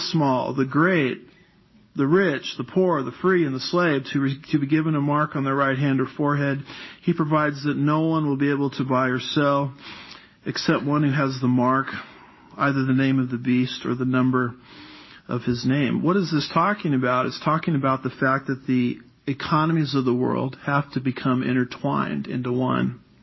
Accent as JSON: {"language": "English", "region": "California", "country": "United States", "moved": "yes", "lives_now": "Texas, United States", "said": "See, in Texas, we got two expressions for that, and I had to learn this being a Californian moving to Texas."}